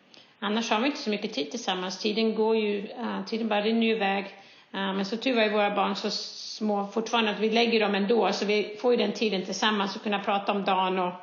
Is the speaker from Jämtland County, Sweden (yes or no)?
no; Stockholm, Stockholm County, Sweden; now in United States; jag växte upp i Stockholm.